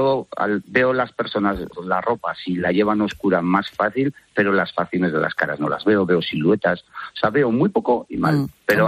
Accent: Ondarroa, Basque Country, Spain; conocí a un amigo de un pueblo vecino de Marquina, yo soy de Ondarra.

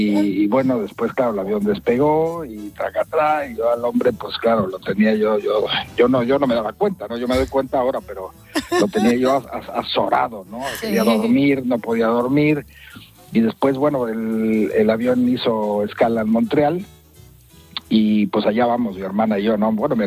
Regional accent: Mexico; cuando era yo un chamaco con mi hermana, somos mexicanos, ¿no?

